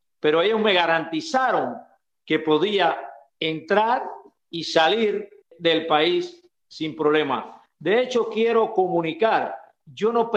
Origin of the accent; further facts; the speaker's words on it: Cuba; moved away as an adult; a no dejarme regresar a mi tierra donde he vivido ya 70 años, 69 porque uno lo llevo acá, allí donde cultivé mis árboles, mi arboleda de mango, donde he realizado toda mi vida